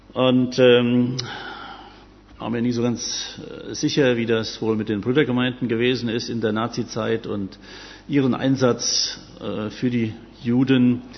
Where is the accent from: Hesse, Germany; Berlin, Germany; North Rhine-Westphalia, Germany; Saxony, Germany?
Hesse, Germany; Dillenburg; Wir kommen ja aus Dillenburg und nebenan liegen die Kleinstädtchen Haige und Herborn.